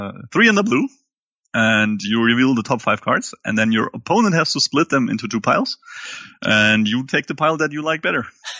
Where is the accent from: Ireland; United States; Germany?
Germany; Munich, Bavaria; English is a second language; Yes, it's true. And I still live in Munich. I am 35.